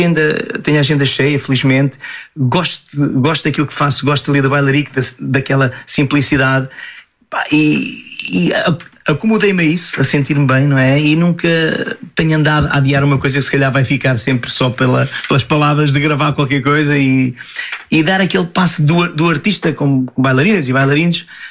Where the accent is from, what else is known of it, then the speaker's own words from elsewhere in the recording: Pombal, Leiria, Portugal; não nego aqui a minha paixão por Pombal, não é? A minha terra